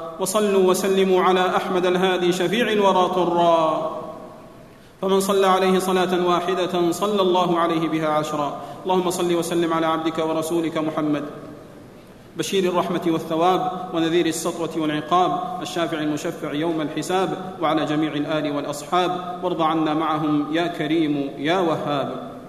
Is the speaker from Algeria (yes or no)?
no; Saudi Arabia; إن بلادنا المملكة العربية السعودية